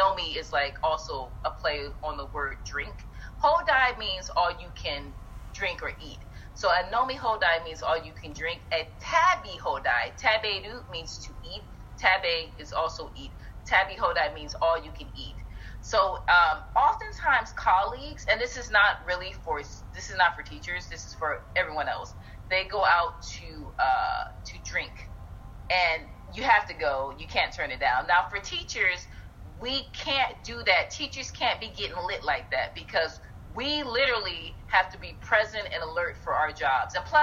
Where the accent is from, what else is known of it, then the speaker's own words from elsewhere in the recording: United States; as an American, if we know the laws and the rules for